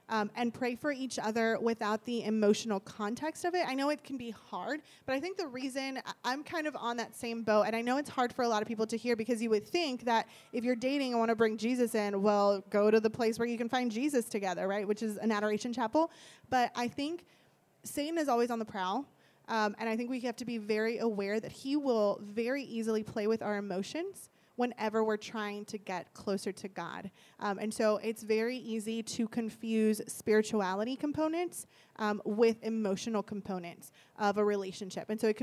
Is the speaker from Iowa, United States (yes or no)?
no; Eagle Pass, Texas, United States; You know I'm from Eagle Pass, right?